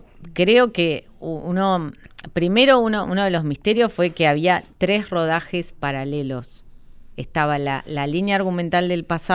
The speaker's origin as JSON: {"language": "Spanish", "country": "Argentina", "said": "era como el argentino que había ido a esa escuela."}